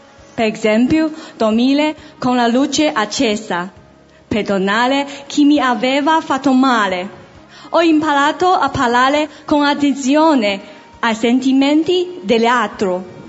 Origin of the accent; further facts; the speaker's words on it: China; Italian is a second language; Sono cinese